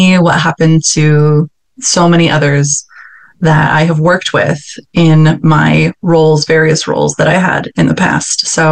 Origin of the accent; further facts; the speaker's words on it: United States; now in Switzerland; So I am American Swiss. I live in Switzerland with my husband